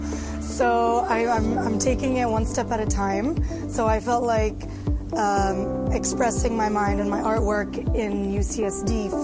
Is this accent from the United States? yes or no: no; Saudi Arabia; while I grew up in Saudi Arabia, I always felt like the other in the society because my beliefs were different, my culture was different. I was a Palestinian living in Saudi Arabia. I was a Palestinian that could never go home.